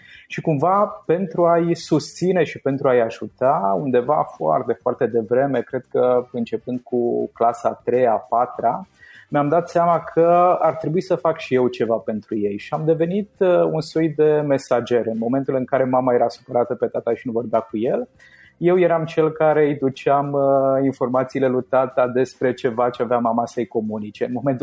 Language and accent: Romanian; Satu Mare, Satu Mare County, Romania; born there; Și m-am născut la Satu Mare, provin dintr-o familie cu doi copii.